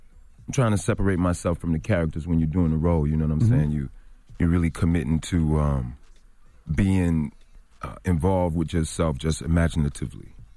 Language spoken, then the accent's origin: English; Chicago, Illinois, United States; So I kind of, that's just me. So Avon and Ace, I can relate to as a man, you know, just growing up in Chicago.